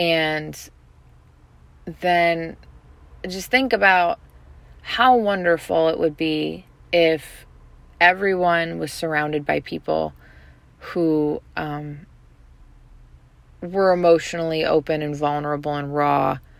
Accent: Midwest, United States; I'm from the Midwest, so that's how I say it, but I know some people say, coupon.

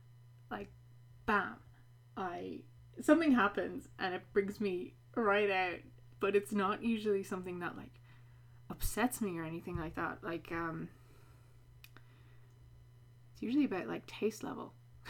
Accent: Ireland; accent: Irish; now in United States; while I'm here in the States, I'm a little bit embarrassed to bring out my Irish accent.

